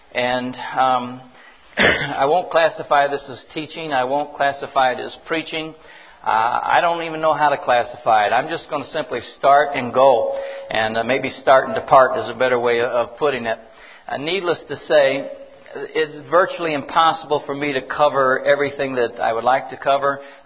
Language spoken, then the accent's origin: English; the South, United States; I was raised in the South. We said it all the time down there.